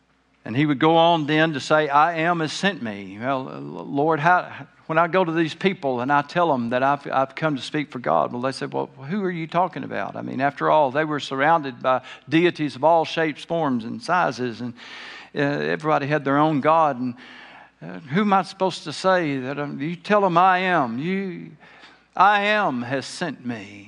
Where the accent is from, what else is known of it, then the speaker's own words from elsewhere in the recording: Arkansas, United States; But being a boy growing up in South Arkansas, if I found a snake in my yard, I was inclined to pick it up.